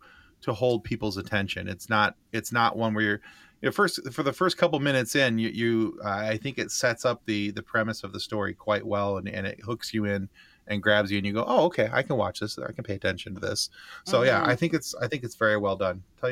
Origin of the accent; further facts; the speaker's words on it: Michigan, United States; Well, we're from Michigan, so Mothman's a really pretty big thing over here.